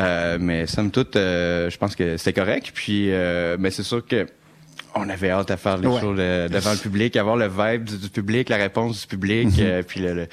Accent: Montreal, Quebec, Canada; Moi, je suis de Montréal aussi

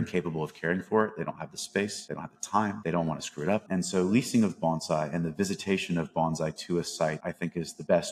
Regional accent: United States; even if they don't realize it because we're American, right?

